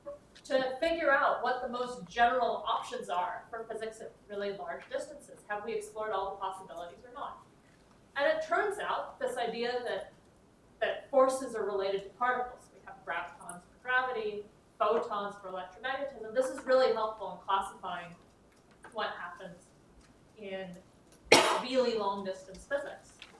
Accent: Boulder, Colorado, United States; now in Waterloo, Canada; I grew up in Colorado, to become Boulder.

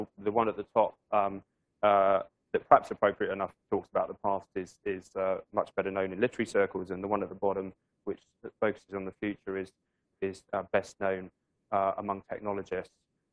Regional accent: England, United Kingdom; I'm an Englishman with a Polish mother, a Scottish father, a Japanese wife, and a Finnish first name.

